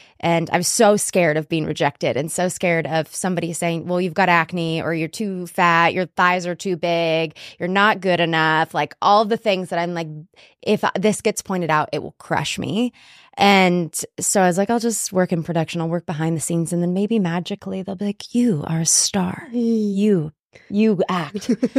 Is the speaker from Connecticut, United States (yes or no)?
no; Alaska, United States; also born or lived in Washington; Well, I grew up in Alaska, between Alaska and Washington.